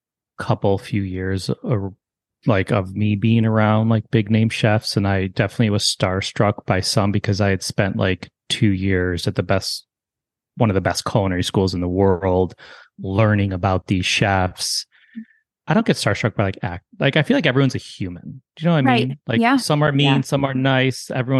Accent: Deerfield, Illinois, United States; hey, Gary … Like, I'm from Deerfield.

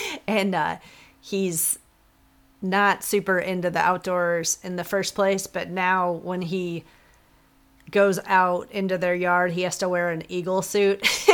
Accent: Libertyville, Illinois, United States; I grew up in Libertyville, and two of my sisters live there now with their families.

